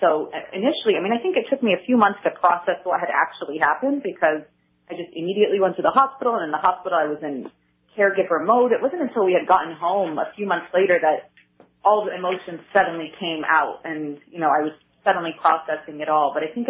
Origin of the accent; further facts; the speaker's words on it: California, United States; So Justin and I had met in Argentina. I was from California and he was from Virginia.